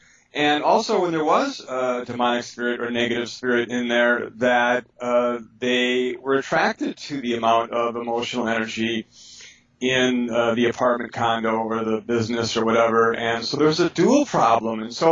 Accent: Milwaukee, Wisconsin, United States; I was born with psychic ability and I grew up in Milwaukee, Wisconsin. I am 58 years old now.

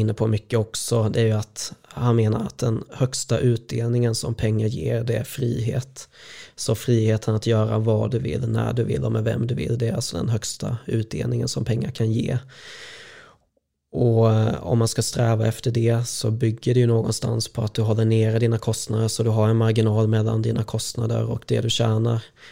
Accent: Småland, Sweden; jag är smålänning i grunden

